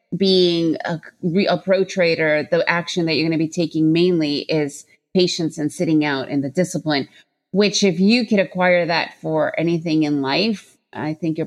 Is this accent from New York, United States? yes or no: yes; New York City, New York, United States; So, I grew up in New York City, so I was always around Wall Street.